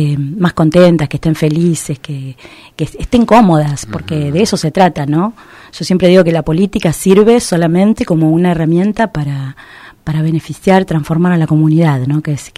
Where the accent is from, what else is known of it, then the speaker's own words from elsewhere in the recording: Burzaco, Buenos Aires Province, Argentina; mi ciudad natal, Bursaco, para los que no conocían